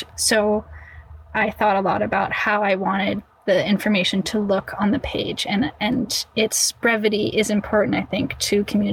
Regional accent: California, United States; I grew up in California. Like, I totally understand the farm to table.

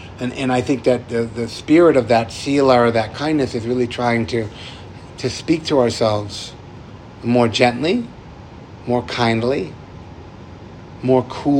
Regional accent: New England, United States; Like, I'm from New England, and I love New England maple syrup.

